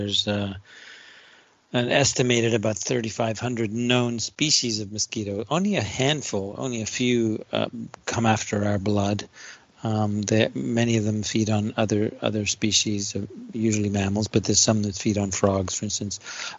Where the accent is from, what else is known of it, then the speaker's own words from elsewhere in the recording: Canada; It's part of being a Canadian, I guess.